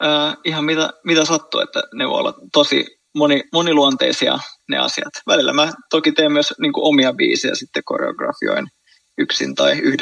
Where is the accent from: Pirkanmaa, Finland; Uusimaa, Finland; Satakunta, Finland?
Uusimaa, Finland; Helsinki; Mä oon helsinkiläinen 29-vuotias tanssija, koreografi, esiintyjä, katutanssin ammattilainen.